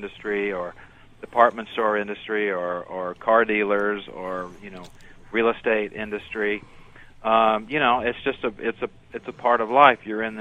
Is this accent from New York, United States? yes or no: no; Evansville, Indiana, United States; I grew up in Evansville, Indiana, down in the southwestern part of the state, you know, 100,000 people or so, and we had two newspapers.